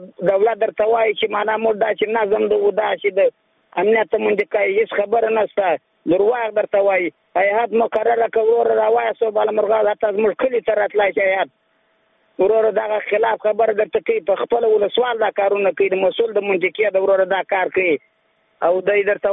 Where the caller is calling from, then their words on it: Bala Murghab, Badghis, Afghanistan; زه د بادغیس دی ولایت ته د بالا مرغاب ولسوالۍ څخه غږېږم.